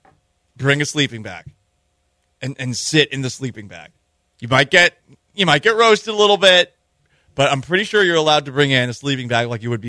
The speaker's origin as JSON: {"language": "English", "region": "Massachusetts", "country": "United States", "tie": "born or raised there", "said": "Because growing up in Massachusetts, I went to a bunch of Patriots games"}